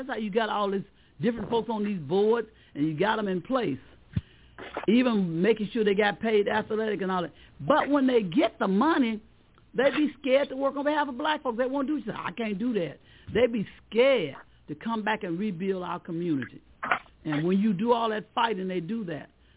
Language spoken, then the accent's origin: English; Montgomery, Alabama, United States; I'm from Montgomery. I'm from Montgomery, but I know about the Albany struggle.